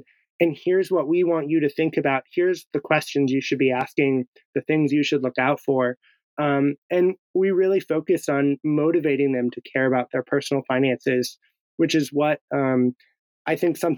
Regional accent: Wisconsin, United States; because in my school, growing up in Wisconsin, we didn't talk about personal finance.

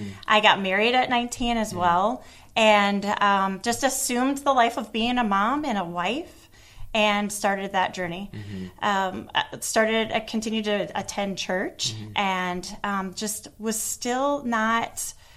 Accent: Michigan, United States; moved away as an adult; I grew up in Michigan.

